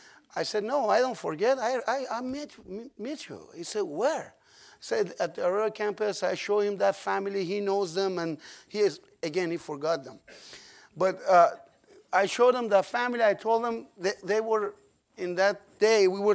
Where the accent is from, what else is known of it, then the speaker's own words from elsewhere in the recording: Iran; English is a second language; Looks everybody, American asked me, "Where are you from?" I said, "Texas of Iran." Weather is very close to the Texas, and it's hot. And we grew up over there in a Shia family.